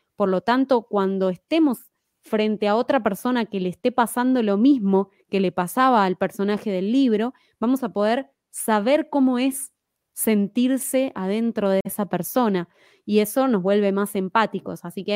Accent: Argentina; aunque en mi país, en Argentina, no estaba tan difundido

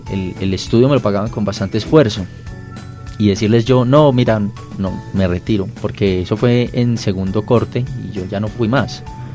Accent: Bogotá, Colombia; also born or lived in Armenia; yo soy nacido en Armenia, pero me crié aquí en la ciudad de Bogotá. Entonces, tengo como una combinación. Yo vine a Bogotá buscando el tema educativo porque en Armenia pues no hay mucha diversidad de universidades

